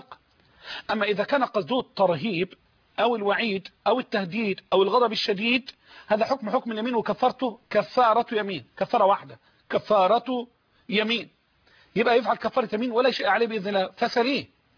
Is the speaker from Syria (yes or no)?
no; Dakahlia, Egypt; في قريتي ديم الشلت مركز ذكرنا الزقالية، ديم الشلت مركز ذكرنس دقالية بلدي دي مشلت